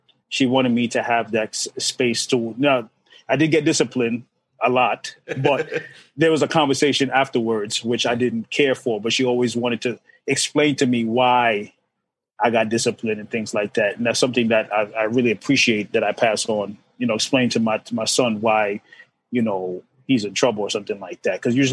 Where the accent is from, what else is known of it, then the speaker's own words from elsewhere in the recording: Jamaica, Queens, New York, United States; also born or lived in Brooklyn; So I'm from, born in Brooklyn, but raised in Jamaica, Queens, by a Jamaican mother and a Aruban father. So I'm quite a mix. So raised in a, you know, Caribbean household